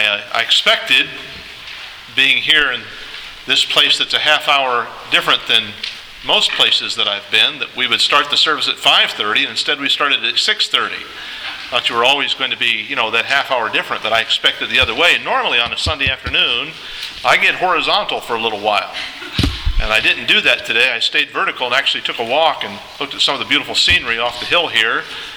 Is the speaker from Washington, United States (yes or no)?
no; West Virginia, United States; And being from West Virginia, that's my home state, just being able to read is a blessing.